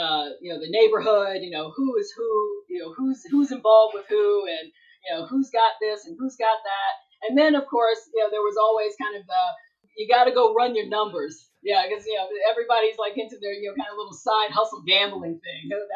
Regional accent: Columbia, South Carolina, United States; also born or lived in New York City; So, you know, I split my childhood between New York City and Columbia, South Carolina. So I moved from New York when my parents got divorced, when I was like 9, 10 years old.

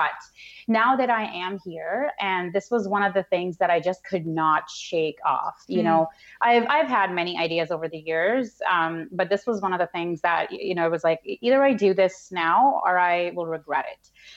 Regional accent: Pakistan; I was raised in Pakistan, and, I was always told what to do, what not to do, as a girl growing up.

